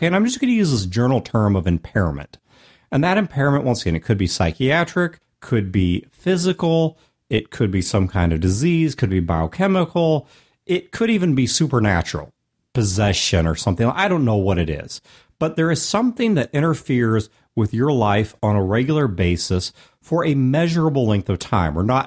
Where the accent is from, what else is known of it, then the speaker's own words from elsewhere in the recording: United States; accent: American; Now, if I said that in my American accent, or non-accent as it properly is understood, to another American